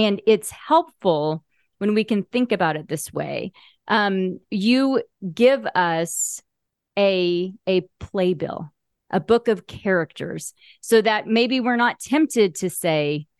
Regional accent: Oklahoma, United States; And I grew up in Oklahoma.

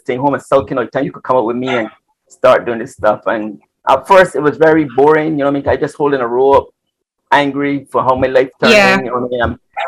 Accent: England, United Kingdom; born there; I was born in England

